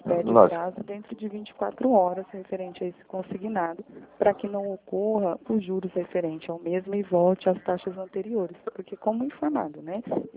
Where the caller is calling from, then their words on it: Americana, São Paulo, Brazil; Eu falo aqui do interior de São Paulo, Americana